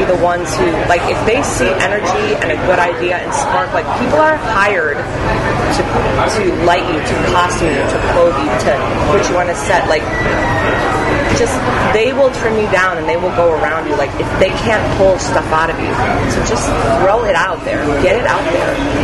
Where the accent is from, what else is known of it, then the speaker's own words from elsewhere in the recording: Midwest, United States; And I had no idea. I knew nothing about anything. I'm from the Midwest. I didn't know.